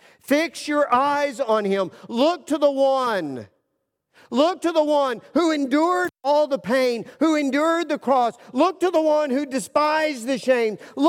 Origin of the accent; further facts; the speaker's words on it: Texas, United States; I grew up in West Texas. I've endured a lot of wind.